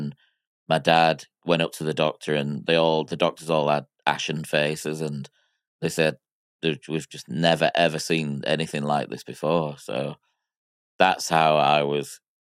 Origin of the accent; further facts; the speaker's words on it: Miami, Florida, United States; born there; I was born in Miami in 1982.